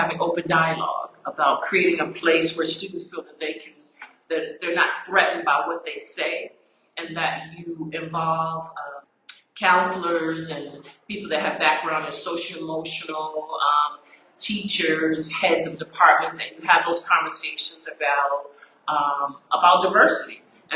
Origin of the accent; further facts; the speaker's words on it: United States; Although I'm Black American, wherever I am, I try to represent and celebrate.